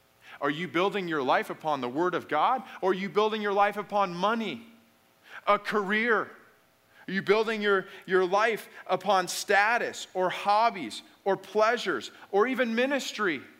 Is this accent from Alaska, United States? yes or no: yes; Alaska, United States; I grew up in Alaska. I remember waiting at the bus stop. It was like 40 below zero.